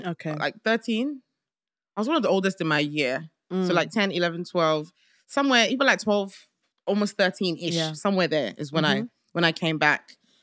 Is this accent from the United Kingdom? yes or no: yes; London, United Kingdom; Yes, I was born here. I was born in North London, Hackney.